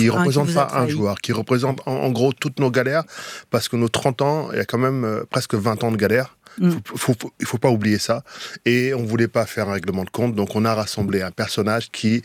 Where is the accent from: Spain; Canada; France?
France; Grigny, Île-de-France; also born or lived in Senegal; Donc moi, je suis du Sénégal et j'ai grandi à Grigny-la-Grande-Borde.